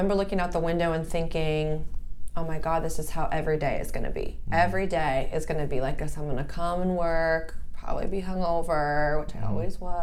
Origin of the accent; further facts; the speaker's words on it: Coronado, California, United States; Yeah, so I'm from San Diego. I'm from Coronado